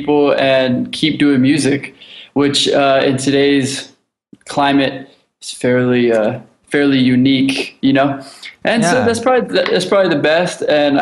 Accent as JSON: {"language": "English", "town": "Los Angeles", "region": "California", "country": "United States", "tie": "born or raised there", "said": "I grew up in Los Angeles. I grew up here my whole life."}